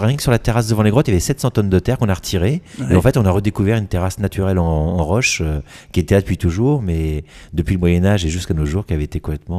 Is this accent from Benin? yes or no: no; Centre-Val de Loire, France; now in Châteaudun, France; je ne suis pas tout à fait parisien, hein, je suis originaire du Loiret, hein, entre Montargis et Gien, ouais. Et j'ai fait une carrière évidemment dans l'industrie, on va dire sur Paris puis internationale. Et puis je suis venu trouver le calme à Châteaudun.